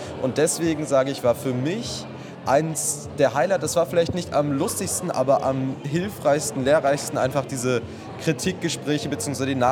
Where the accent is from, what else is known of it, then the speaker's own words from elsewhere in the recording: Berlin, Germany; Ich komme aus Berlin